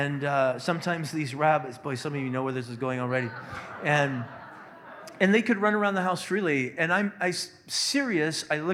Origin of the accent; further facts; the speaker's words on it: Moose Lake, Minnesota, United States; You know, I remember growing up in Moose Lake, there on 415 Douglas Avenue, Moose Lake, Minnesota.